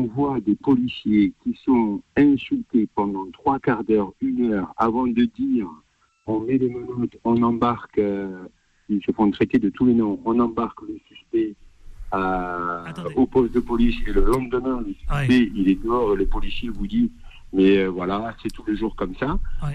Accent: Frontignan, Occitanie, France; Quand j'étais petit, à Frontignan, à 13, 14, 15 ou 16 ans, on faisait rien de grave, on voyait passer une voiture de police ou de gendarmerie, on tremblait

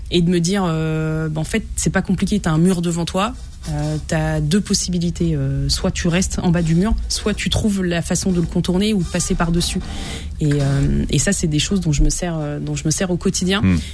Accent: Bourgogne-Franche-Comté, France; parce que moi je viens de la Saône-et-Loire, donc c'est vraiment un petit département, je suis pas du tout de la région parisienne.

